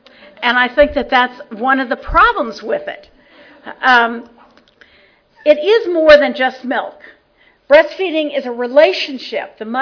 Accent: Idaho, United States; I grew up in Idaho, wagon trains coming across.

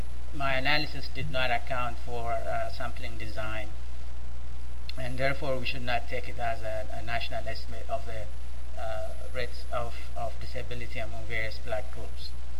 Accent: Ethiopia; English is a second language; I'm from Ethiopia, and there are about 80 ethnic groups in Ethiopia.

